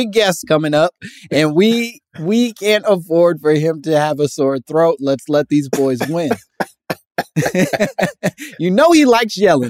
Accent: Chicago, Illinois, United States; I will say that I think it was impossible not to be a Bulls. I'm from Chicago as well

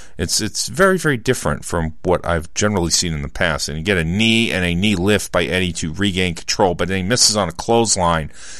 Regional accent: Massachusetts, United States; I'm not from Texas. I'm from Massachusetts. I have no idea of that culture or any sort of thing.

